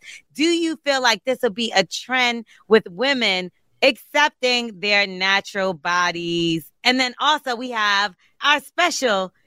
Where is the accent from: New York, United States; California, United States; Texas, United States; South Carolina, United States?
New York, United States; maybe that's me growing up in New York.